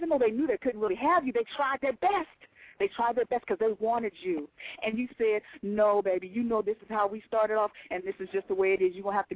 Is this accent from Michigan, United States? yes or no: no; Texas, United States; born there; Nope, I was born in Texas.